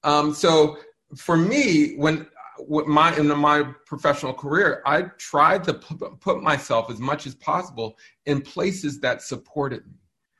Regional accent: Pittsburgh, Pennsylvania, United States; certainly I grew up in Pittsburgh, but my family's from Detroit.

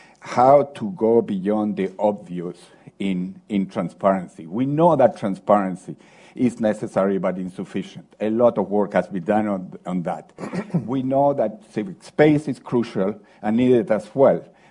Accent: Chile; I come from Chile and Latin America. We have had our challenges, but we've made progress.

